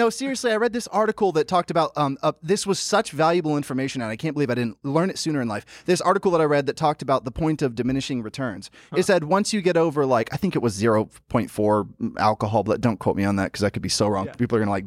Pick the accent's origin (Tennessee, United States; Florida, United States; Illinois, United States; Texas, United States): Tennessee, United States; Memphis; Memphis, Tennessee. Yeah. I grew up in Memphis, Tennessee, and I loved it.